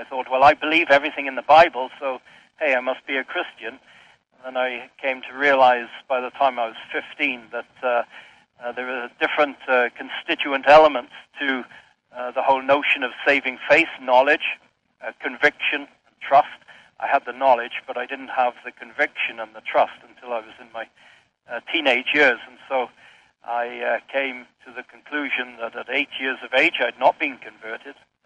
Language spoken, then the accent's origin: English; Wales, United Kingdom; I grew up in Wales, in the southwest corner of Wales, a beautiful county called Pembrokeshire. It's known as Little England Beyond Wales because the people there speak English as a first language rather than Welsh.